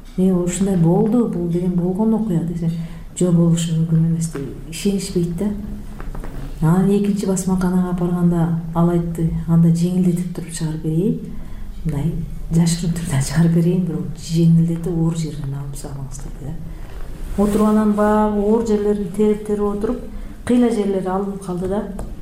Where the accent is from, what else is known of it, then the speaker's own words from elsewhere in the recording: Jalal-Abad Region, Kyrgyzstan; Баатырдын денеси көмүлгөн айылдан болом да, Камакырчын, Кошаң, Аң деген жерлер бар го эпосто. Ошол жерде чоңойгом да